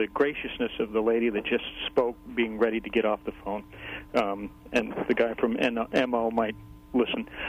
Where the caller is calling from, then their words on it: Garberville, California, United States; I'm from Garberville.